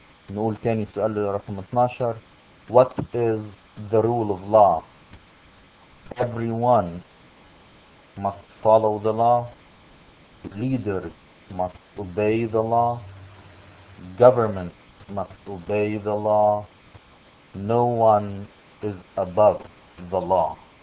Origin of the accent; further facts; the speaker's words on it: Egypt; الكونجرس اللي هو زي البرلمان عندنا في مصر